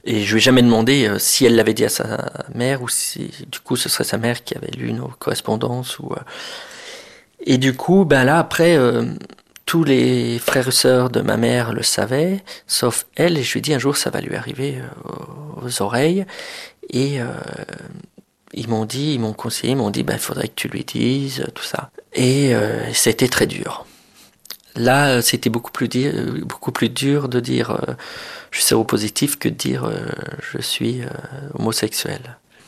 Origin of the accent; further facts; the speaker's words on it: Bourgogne-Franche-Comté, France; puisque j'étudiais à Grenoble et je suis originaire de la Bourgogne